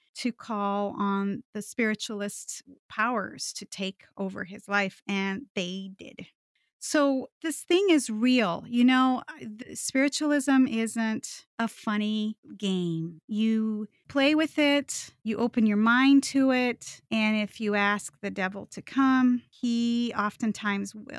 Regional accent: Brazil; My father was a minister and an evangelist. I remember a lot of the culture in Brazil

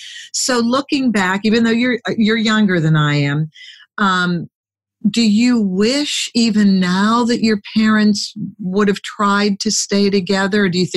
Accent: Pittsburgh, Pennsylvania, United States; My sister lived in Pittsburgh. That's where I'm from. My sister, we grew up in Pittsburgh.

